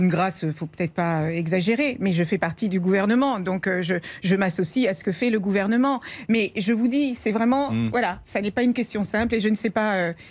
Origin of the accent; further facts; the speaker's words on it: France; Nous sommes Français, nous aimons notre pays